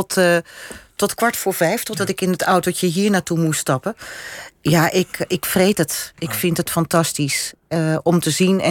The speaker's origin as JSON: {"language": "Dutch", "country": "Netherlands", "said": "Ja, want als we het nou over groepstrots hebben dan en chauvinisme, dan zijn we Nederlanders ineens we allemaal."}